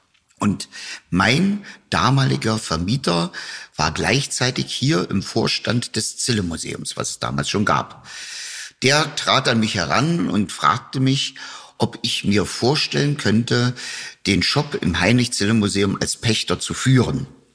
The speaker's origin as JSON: {"language": "German", "town": "Naumburg", "region": "Saxony-Anhalt", "country": "Germany", "lives_now": "Berlin, Germany", "said": "Geboren wurde ich selber in Naumburg an der Saale. Also komme aus Sachsen-Anhalt, bin durch die Liebe nach Berlin gezogen worden."}